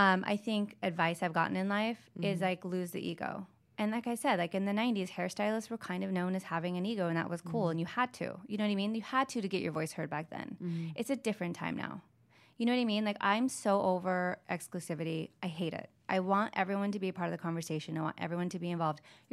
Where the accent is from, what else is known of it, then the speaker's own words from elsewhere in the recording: Hawaii, United States; now in Los Angeles, United States; I grew up in Hawaii and I like live